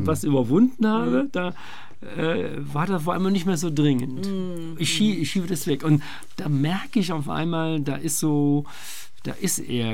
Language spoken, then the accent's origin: German; Kassel, Hesse, Germany; weil ich mich mit meiner Heimatstadt hier also sozusagen beschäftige